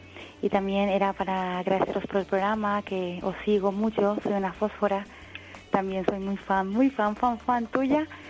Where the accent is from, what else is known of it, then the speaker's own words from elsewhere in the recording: Paraguay; Era para felicitar a las madres hoy de Paraguay, que hoy es su día